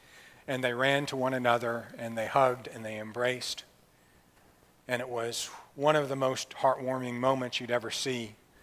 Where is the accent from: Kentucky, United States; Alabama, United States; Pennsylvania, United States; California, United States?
Alabama, United States; Athens; of Athens, Alabama. So, you know, if I go someplace, where are you from? Well, I'm from Athens.